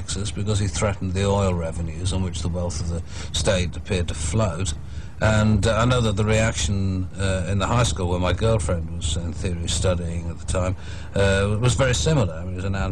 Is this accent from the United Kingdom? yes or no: yes; England, United Kingdom; accent: English; just because I had an English accent, they assumed I must be telling the truth, rather touchingly.